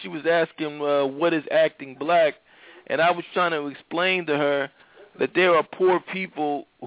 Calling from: Philadelphia, Pennsylvania, United States; I'm calling from Philadelphia.

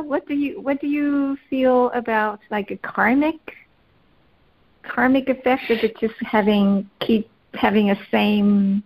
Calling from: Los Angeles, California, United States; I'm calling from Los Angeles.

